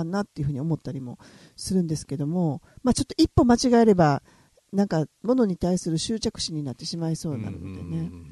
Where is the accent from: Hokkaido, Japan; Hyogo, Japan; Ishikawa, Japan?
Hyogo, Japan; まあ、どっちかって私兵庫県なんですけどね、最近ちょっと大阪に近くなってきて